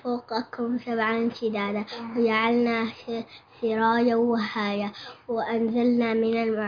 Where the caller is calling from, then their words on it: Canada; من كندا، أريد أن أسمع سورة عما.